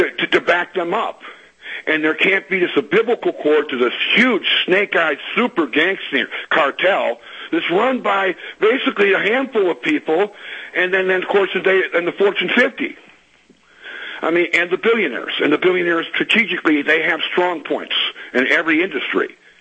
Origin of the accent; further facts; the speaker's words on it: Michigan, United States; I'm Greek. … I'm from Michigan originally.